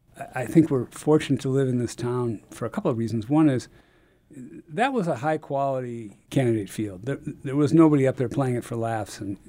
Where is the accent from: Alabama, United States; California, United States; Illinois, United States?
Illinois, United States; Chicago; I was raised in Chicago, you know, and when I was 13, I knew how much money you had to drop with the alderman to get your driveway curb cut